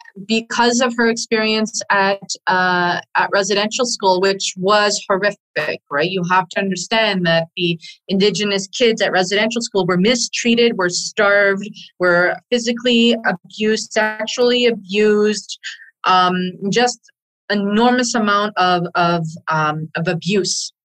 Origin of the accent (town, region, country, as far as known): Lac La Ronge, Saskatchewan, Canada; also born or lived in Thompson, Manitoba